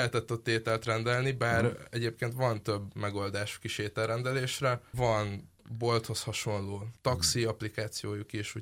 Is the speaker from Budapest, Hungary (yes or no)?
no; Pécs, Baranya, Hungary; Igen, mondjuk én pécsi vagyok, Pécsre leutazva gyakran.